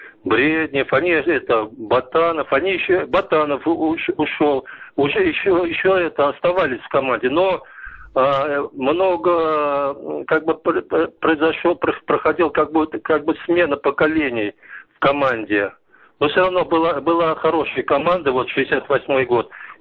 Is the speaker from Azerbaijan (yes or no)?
yes; Baku, Azerbaijan; я вообще-то воспитанник бакинского футбола. Я бакинец сам, из Баку.